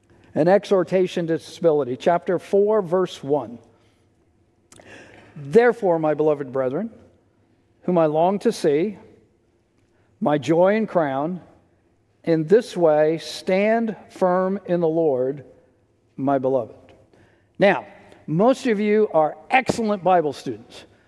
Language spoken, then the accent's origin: English; New York, United States; now in Texas, United States; of you know that I grew up not in Texas, but on Long Island.